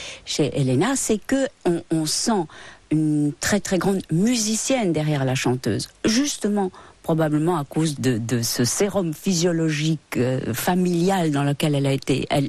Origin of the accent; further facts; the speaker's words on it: Paris, Île-de-France, France; On est des Parisiennes.